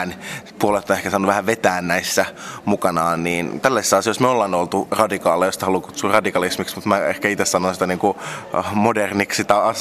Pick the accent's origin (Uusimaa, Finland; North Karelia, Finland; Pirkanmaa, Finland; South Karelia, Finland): Uusimaa, Finland; Helsinki; Toki mä oon itse niinku Helsingistä helsinkiläinen